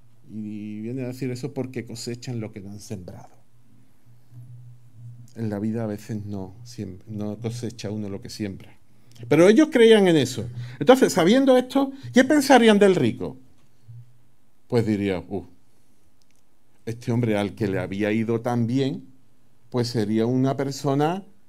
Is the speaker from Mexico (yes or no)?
no; Andalusia, Spain; Muchos de nosotros, pues somos andaluces pura cepa. Yo miro para atrás y yo no encuentro un descendiente que no sea andaluz.